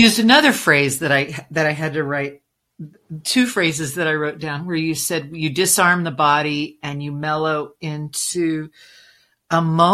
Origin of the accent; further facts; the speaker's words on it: Logan, New Mexico, United States; You know, I grew up in a small town over near Tucumcari, and I grew up in Logan